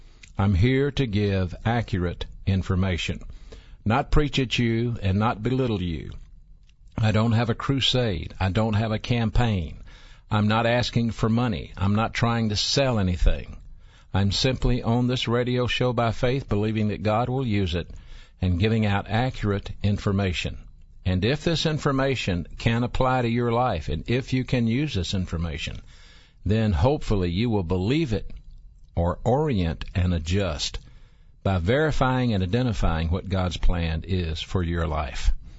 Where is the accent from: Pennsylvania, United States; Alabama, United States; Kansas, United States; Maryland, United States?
Alabama, United States; Birmingham; I am from the Birmingham area. I grew up here. I grew up in what used to be called Central City, downtown Birmingham, between Phillips High School and Powell Grammar School.